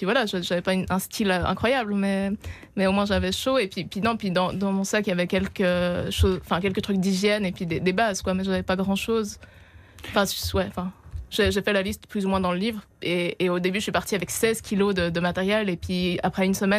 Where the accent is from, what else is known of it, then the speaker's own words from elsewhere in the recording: Lausanne, Vaud, Switzerland; je suis partie de Suisse parce que je viens de Lausanne